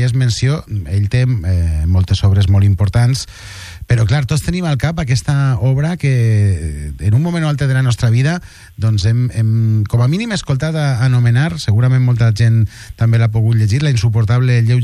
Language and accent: Catalan; Castellón de la Plana, Valencian Community, Spain; et parlo com a castellonenc, perquè jo soc de Castelló, al costat de... bueno, Borriana és pràcticament castelló